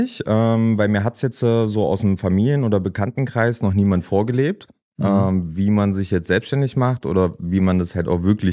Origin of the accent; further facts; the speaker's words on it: Jena, Thuringia, Germany; Nee, also ich bin auch in Jena zur Schule gegangen von klein aus, war auch dort im Kindergarten